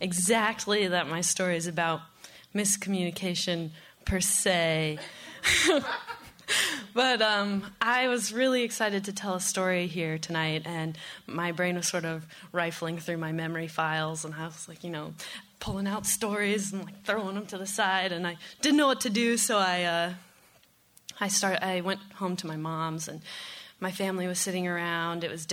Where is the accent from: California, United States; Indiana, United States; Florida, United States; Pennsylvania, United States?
Indiana, United States; And we're from Indiana, you know, but for some reason everyone thought we were from Boston.